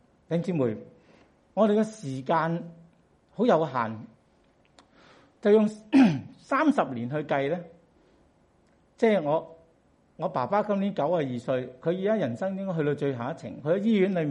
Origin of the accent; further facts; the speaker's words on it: Hong Kong; 但我哋香港人就要讲，我哋唔单止在乎长短啊